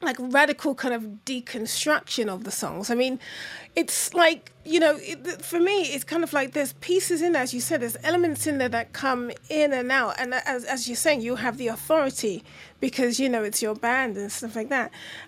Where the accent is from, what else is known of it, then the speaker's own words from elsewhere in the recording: Brixton, London, United Kingdom; I'm from Brixton